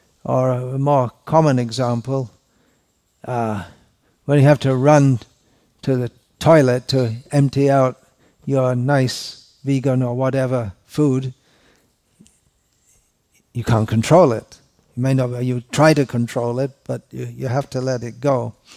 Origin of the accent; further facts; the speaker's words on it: United Kingdom; now in India; I'm from Britain, living in India.